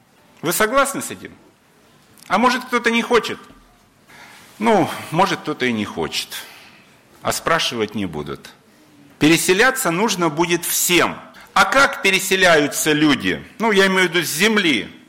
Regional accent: Belgorod, Belgorod Oblast, Russia; я из Белгорода, несу служение в одной из белгородских церквей.

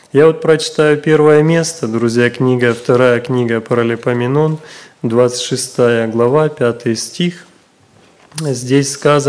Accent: Ukraine; Я у нас, мы с Украины, вот с братом

